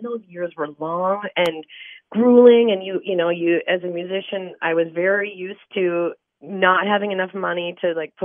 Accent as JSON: {"language": "English", "region": "North Dakota", "country": "United States", "tie": "born or raised there", "said": "So I grew up in the Badlands of North Dakota. If anybody's ever been there, there's a little place called Medora that is kind of a tourist town."}